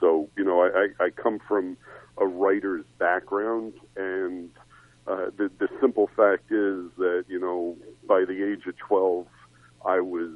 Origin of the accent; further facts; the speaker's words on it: Manhattan, New York, United States; I know I said I grew up in Manhattan and, you know, I was close to Madison Square Garden